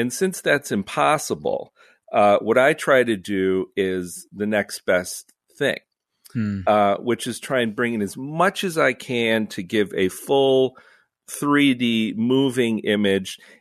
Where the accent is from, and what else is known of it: Cleveland, Ohio, United States